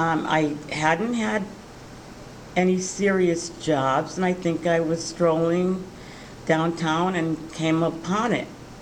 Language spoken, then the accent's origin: English; Stratford, Connecticut, United States; I grew up in Stratford, actually at the same address that I just before mentioned.